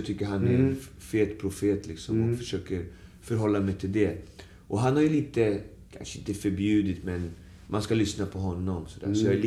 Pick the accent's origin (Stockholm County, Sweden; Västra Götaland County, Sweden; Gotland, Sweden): Stockholm County, Sweden; Alby; där jag är uppväxt kom från i Alby